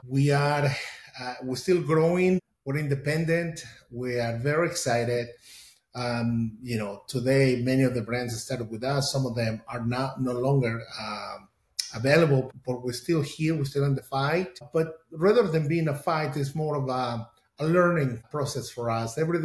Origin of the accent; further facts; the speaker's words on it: Mexico City, Mexico; now in Illinois, United States; I'm from Mexico City. I live now in Illinois. My mom and dad both are indigenous of the land in Mexico. My dad is Purépecha. My mom is Otomi.